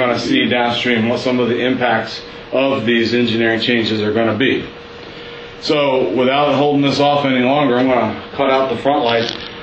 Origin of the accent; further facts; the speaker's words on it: Utica, New York, United States; we're from Utica, we live here, and we work here